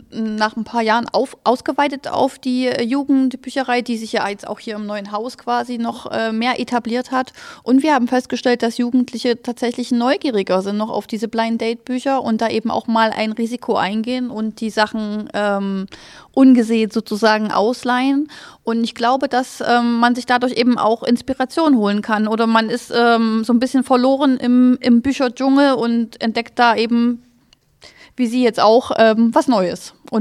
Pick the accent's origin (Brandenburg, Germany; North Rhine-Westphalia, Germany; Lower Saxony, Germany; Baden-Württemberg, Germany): North Rhine-Westphalia, Germany; Dortmund; Ich komme jetzt nicht aus Sena, ich komme aus Dortmund oder in der Nähe von Dortmund